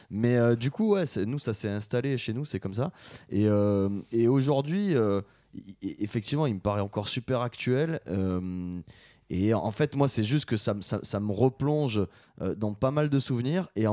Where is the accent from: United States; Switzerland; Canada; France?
France; Marseille, Provence-Alpes-Côte d'Azur; On est Marseillais, tu vois.